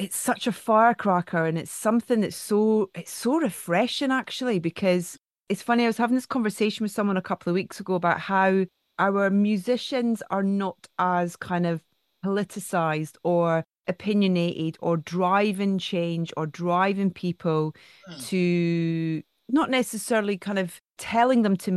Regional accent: Scotland, United Kingdom; I'm Scottish

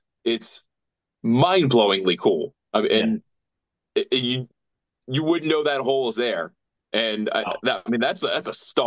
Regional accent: United States; And you go, okay, well, I'm an American. I play a lot of parkland golf.

